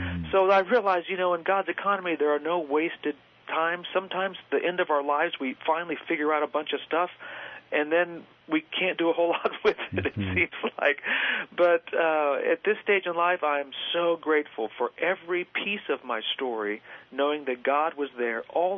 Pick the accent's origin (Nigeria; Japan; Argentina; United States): Argentina; also born or lived in Costa Rica; I was raised in South America. My folks were missionaries in Argentina.